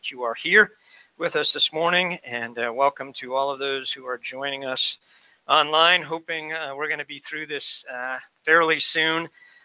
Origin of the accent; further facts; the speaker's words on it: Chicago, Illinois, United States; When I was growing up in the Chicagoland area, we lived near a place that was called Underwriters Laboratories, UL.